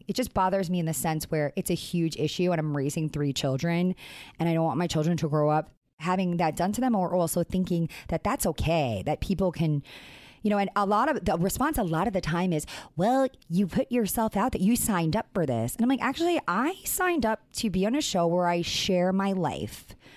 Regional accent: Long Island, New York, United States; it would be like me coming on and then pretending like I'm not from Long Island.

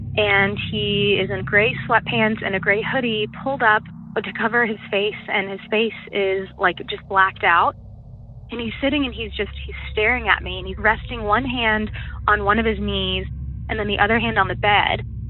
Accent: Arkansas, United States; I'm originally from Arkansas, and this is where my story takes place.

